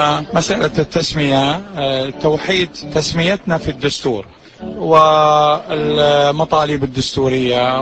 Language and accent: Arabic; Iraq; همنا كعراقيين أولا وبعدها كآشوريين.